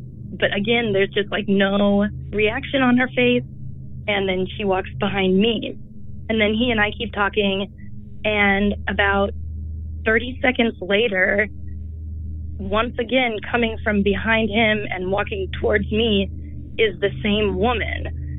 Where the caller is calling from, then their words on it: Kansas City, Missouri, United States; I am calling you from Kansas City, but this happened in Brooklyn.